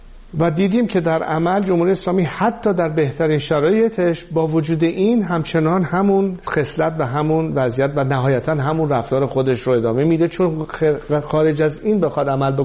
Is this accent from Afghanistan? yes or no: no; Iran; به عنوان یک ایرانی که هدفم منافع ملی کشورمون هست